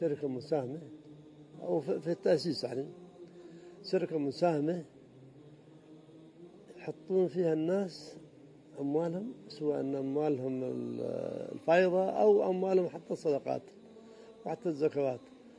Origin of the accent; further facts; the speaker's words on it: United Arab Emirates; بعد ما طلع البترول عندنا في الإمارات، أنا متولع بالبحر